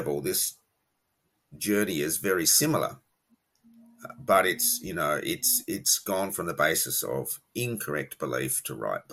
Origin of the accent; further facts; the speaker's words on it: Australia; I was an Anglican. So, you know, I'm an Aussie, an Australian. I was raised an Anglican.